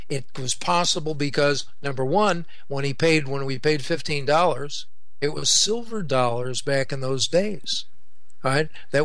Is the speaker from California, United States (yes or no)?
no; Illinois, United States; up in my hometown in northern Illinois